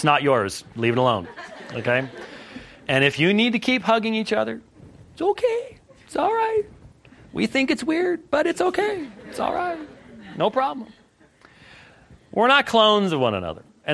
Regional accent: Scotland, United Kingdom; now in United States; as a Scotsman

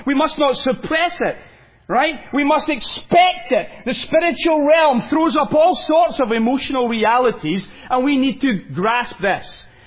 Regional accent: Scotland, United Kingdom; I'm Scottish

